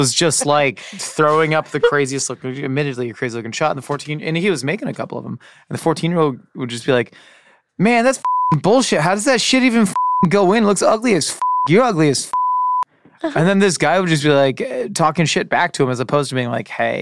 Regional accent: Lucknow, Uttar Pradesh, India; accent: Lucknowi; Much. It's my Lucknowi accent. Shout out to the Uttar Pradesh homies.

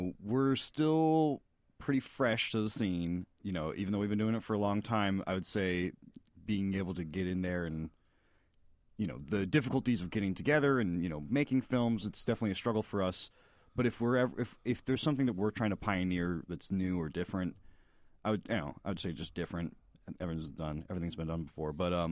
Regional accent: Florida, United States; now in Chicago, United States; I'm from Florida. You know, decided to move up to Chicago and get the team back together.

